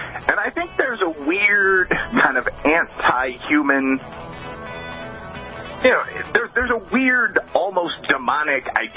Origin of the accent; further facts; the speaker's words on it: United States; But the problem is that as an American taxpayer, not as a personal religious guy in my own life or something, I would obviously vote against all of this.